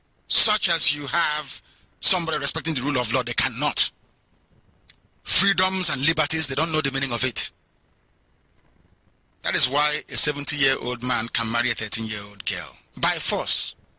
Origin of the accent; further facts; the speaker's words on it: Nigeria; If I go to drink beer, you say I'm a Nigerian, but I cannot go to Kano to drink beer openly.